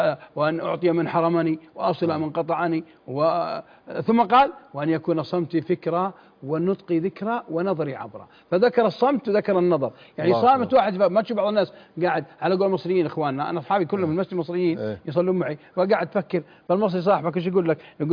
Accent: Mecca, Makkah Province, Saudi Arabia; أنا يا شيخ ولد مكة وتربية مكة.

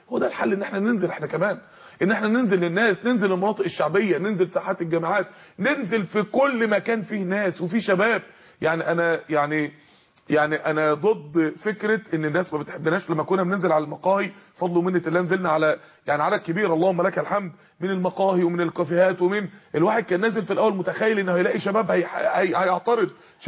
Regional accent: Mansoura, Dakahlia, Egypt; عندنا في المنصورة

